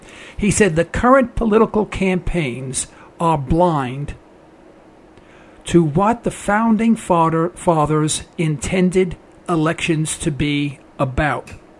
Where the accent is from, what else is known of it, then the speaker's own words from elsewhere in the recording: United States; my father, of course, we're from America, and my father had his own business